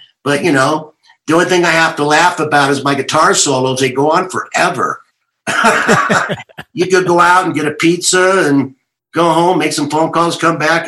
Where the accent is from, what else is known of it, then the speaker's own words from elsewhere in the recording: California, United States; Of course, I'd never been out of America. I'm from California.